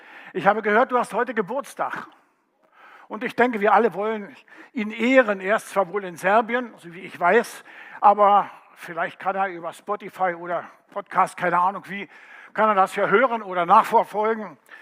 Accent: Berlin, Germany; now in Marktoberdorf, Germany; Wie ihr sicher merkt, bin ich kein Allgäuer. Ich kann nicht Allgäuer sprechen. Ich bin ein Berliner.

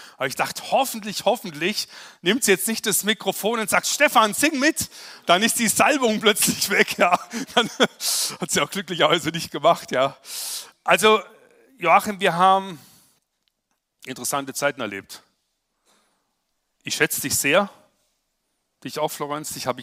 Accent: Freiburg im Breisgau, Baden-Württemberg, Germany; ich komme aus Freiburg im Breisgau ursprünglich. Da bin ich aufgewachsen

